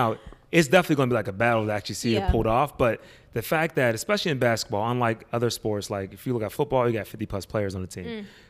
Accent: Pittsburgh, Pennsylvania, United States; I'm from Pittsburgh. So Pittsburgh, everything, right?

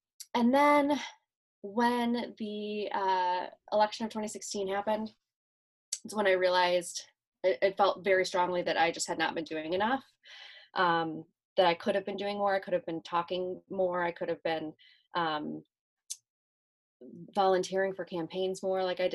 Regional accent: Iowa, United States; moved away as an adult; now in Chicago, United States; As I grew up, went into, you know, graduated high school, went into college, I moved from Iowa to Chicago, which was a huge culture shock for me.

